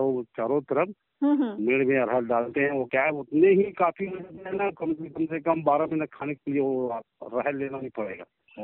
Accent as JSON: {"language": "Hindi", "town": "Tihri Para", "region": "Chhattisgarh", "country": "India", "tie": "born or raised there", "said": "मैं गंडई टिहरी पारा जिला रामनगर में रहता हूँ और मेरा गांव टिहरी पारा पड़ता है, वार्ड नंबर 13।"}